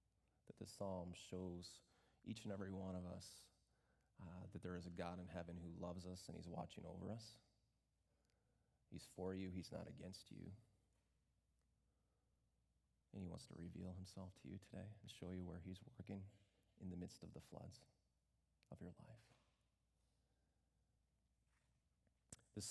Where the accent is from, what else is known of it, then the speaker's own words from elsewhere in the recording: Illinois, United States; Growing up in the Chicago area, I wasn't like super familiar with flash floods.